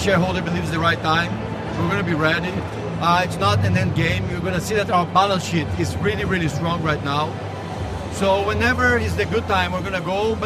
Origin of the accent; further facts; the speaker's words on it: Brazil; I'm very fond of the project because it's in my hometown where I grew up.